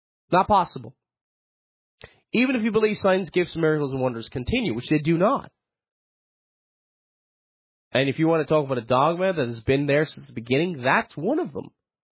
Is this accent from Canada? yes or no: no; Ireland; Not a good thing, by the way. I am Irish, but I am not anti-British at the same time.